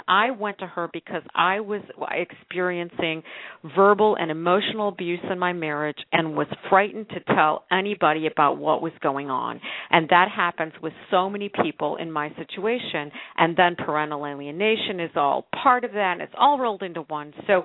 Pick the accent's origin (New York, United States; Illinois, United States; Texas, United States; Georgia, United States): Illinois, United States; Chicago; I'm from Chicago. Love that town.